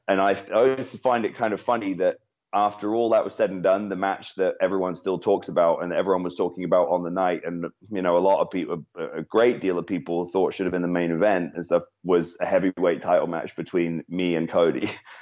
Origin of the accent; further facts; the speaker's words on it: England, United Kingdom; even though they know I'm from England, they know I don't live there.